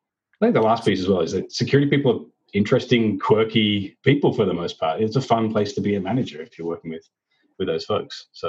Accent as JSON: {"language": "English", "country": "Australia", "lives_now": "United States", "said": "You'll hear that I've managed to lose all of my Australian accent, and I guess I've lost the ability to remember how to say my job title as well."}